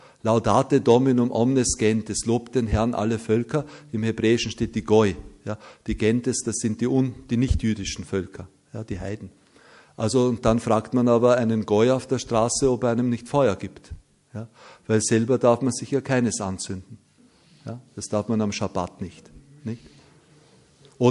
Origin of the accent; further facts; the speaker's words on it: Austria; mir als Österreicher fällt das leicht, vielleicht auch deshalb, weil ich an einem Faschingssonntag geboren bin. Also ich finde das katholisch sein auch so überhaupt nicht anstrengend